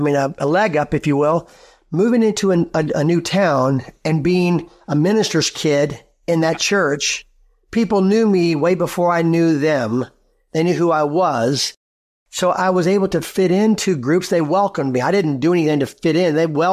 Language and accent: English; Pompano Beach, Florida, United States; also born or lived in Valdosta, Georgia / Del City, Oklahoma; Born in Pompano Beach, Florida, Fort Lauderdale. In there through my seventh grade year, then moved to Valdosta, Georgia. He took another church there, then moved to Del City, Oklahoma, right outside Oklahoma City.